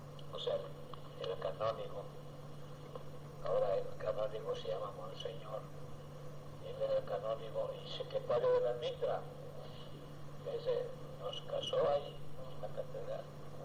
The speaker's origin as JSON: {"language": "Spanish", "country": "El Salvador", "said": "No, le digo, soy salvadoreño."}